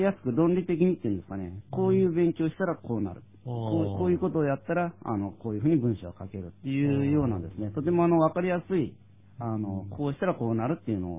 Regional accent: Shimonoseki, Yamaguchi, Japan; moved away as an adult; はい、出身は山口県下関です。

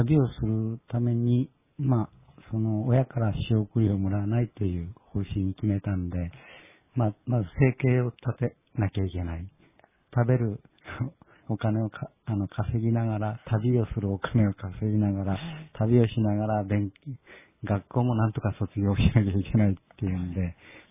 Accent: Tokyo, Japan; 東京で生まれて育って

